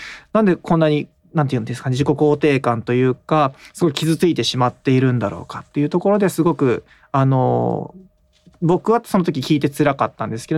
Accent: Towada, Aomori, Japan; also born or lived in Hachinohe; now in Shizuoka, Japan; 青森県八戸市で生まれました。はい、でそこから十和田市で育ちまして、18年間は青森県十和田市で過ごしました。

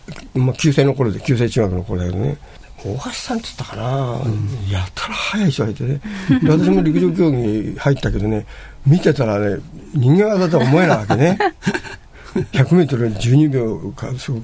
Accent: Shizuoka, Japan; 私なんかも静岡県の東部で生まれて静岡にいるんですけど

